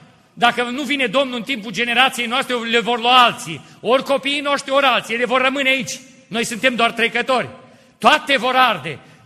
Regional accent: Moldavia, Romania; born there; Dacă eu m-am născut în Moldova

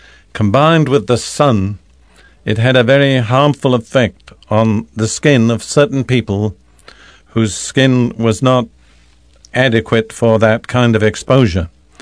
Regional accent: United Kingdom; As probably most of you know, I'm British by background, and in World War II I served for 5.5 years in the British Army as a medical orderly

